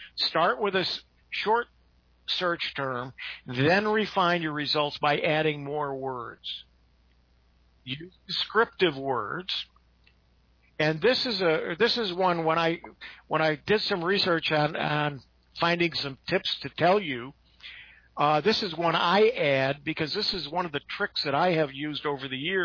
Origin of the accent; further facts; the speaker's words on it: Utica, New York, United States; I was born and raised in Utica, New York.